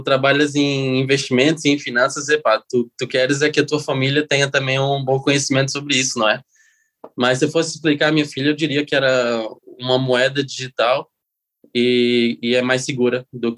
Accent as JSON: {"language": "Portuguese", "country": "Portugal", "tie": "born or raised there", "also_born_or_lived": "Brazil", "moved": "as an adult", "lives_now": "Luxembourg", "said": "eu sou brasileiro, eu fui viver para Portugal com 4 anos de idade"}